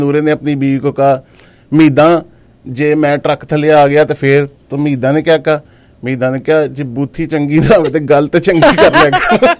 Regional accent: Punjab, Pakistan; ہاں تو میں پنجابی ہوں, میں پراؤڈ پنجابی

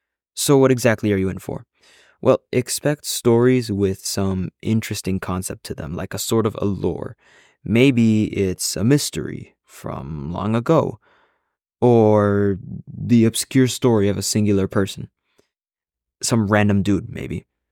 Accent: Florida, United States; I'm a high schooler. I'm from Florida, and I am a lover of stories.

